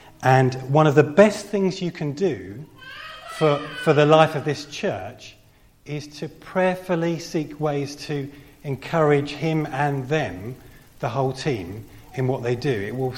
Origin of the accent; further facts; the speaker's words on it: Chichester, South East England, United Kingdom; As Piero said, I'm from Chichester. Chichester's about 30 miles away.